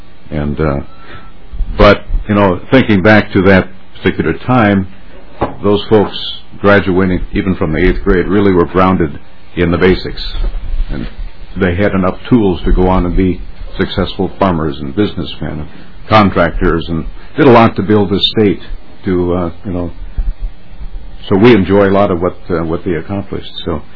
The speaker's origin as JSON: {"language": "English", "region": "Minnesota", "country": "United States", "said": "I'm from Otter Tail County, and I think we were one of the last counties to close our country schools."}